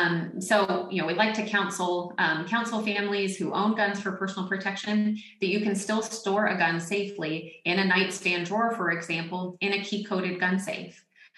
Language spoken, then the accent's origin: English; Florida, United States; also born or lived in South Alabama; Yeah, so I grew up in Northwest Florida and South Alabama. I grew up in an entrenched gun culture